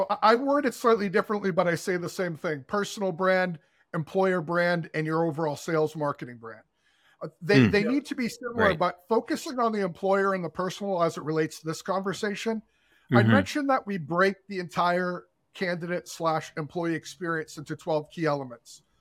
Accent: Massachusetts, United States; I'm from Massachusetts.

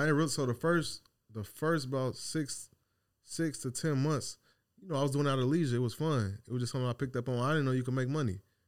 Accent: Chicago, Illinois, United States; now in Dallas, United States; I'm from Chicago. I currently live out here in Dallas.

